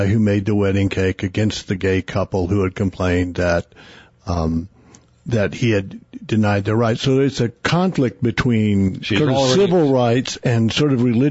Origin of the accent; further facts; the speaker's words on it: Oklahoma, United States; I know from growing up in Oklahoma, the terrible situation African Americans were forced